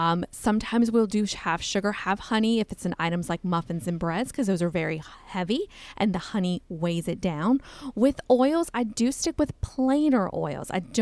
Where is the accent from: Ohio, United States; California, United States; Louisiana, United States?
Louisiana, United States; I'm Cajun. I'm from South Louisiana.